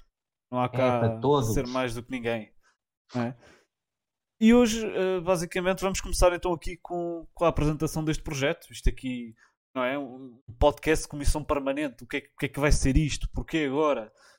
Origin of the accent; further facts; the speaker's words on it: Cascais, Lisbon, Portugal; tenho 16 anos, sou militante da Juventude Popular de Cascais, sou de Cascais